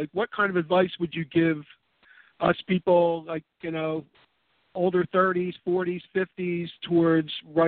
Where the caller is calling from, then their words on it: Philadelphia, Pennsylvania, United States; Hi, Simon. … calling from Philadelphia.